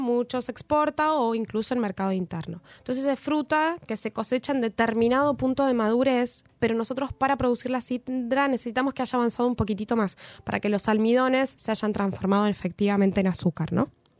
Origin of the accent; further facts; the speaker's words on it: Bariloche, Río Negro, Argentina; Bueno, nosotros somos de Bariloche.